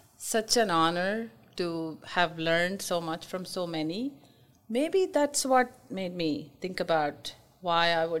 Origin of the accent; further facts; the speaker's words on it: India; English is a second language; now in San Antonio, United States; I'm originally from India and now a native of San Antonio.